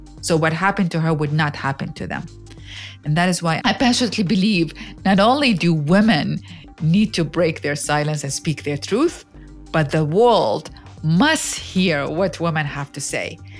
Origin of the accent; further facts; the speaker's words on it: Iraq; English is a second language; Well, I grew up in a war zone. I grew up in Iraq, and when I was a child, there was a war between Iraq and Iran.